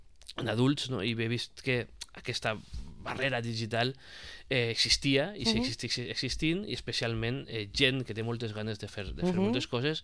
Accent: Benicàssim, Valencian Community, Spain; jo soc de Benicàssim i gent de la moda, jo tinc 42 anys ara mateixa

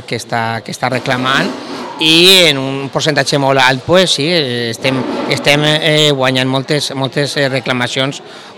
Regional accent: Borriana, Valencian Community, Spain; jo soc de Borriana, tinc la meva pare de Vila-real, i me repartis que entre Borriana i Vila-real.

